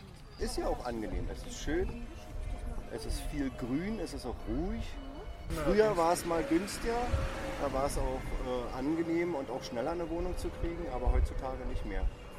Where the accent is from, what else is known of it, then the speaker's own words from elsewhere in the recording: Prenzlauer Berg, Berlin, Germany; eigentlich nicht von hier. Ich komme eigentlich aus Prenzlberg. Wir sind hier seit 2006.